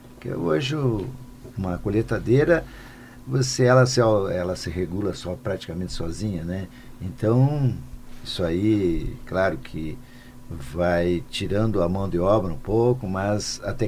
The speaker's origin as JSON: {"language": "Portuguese", "region": "Rio Grande do Sul", "country": "Brazil", "said": "porque eu vi aqui o avanço que não aconteceu lá na minha região da campanha."}